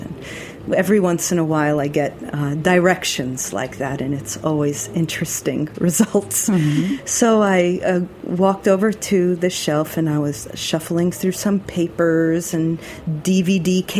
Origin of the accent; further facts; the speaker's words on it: Queens, New York, United States; born there; now in St. Petersburg, United States; So I now live in St. Petersburg, Florida. I was born in Queens, New York. And I come back and forth every 3 months or so.